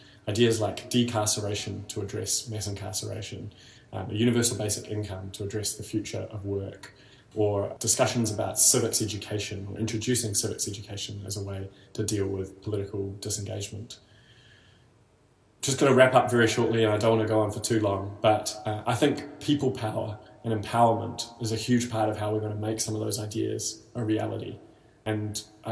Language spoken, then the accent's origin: English; Wellington, New Zealand; also born or lived in Indonesia / Auckland; So I grew up in Wellington. I went to Clyde Key School and to Wellington College, spending a couple of years in the middle in Indonesia. Really enjoyed Wellington, but moved up to Auckland to study